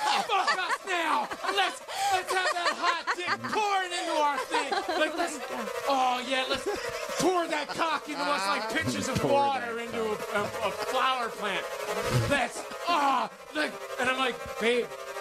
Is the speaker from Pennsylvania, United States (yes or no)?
yes; Philadelphia, Pennsylvania, United States; I'm from Philly. We let it all hang out.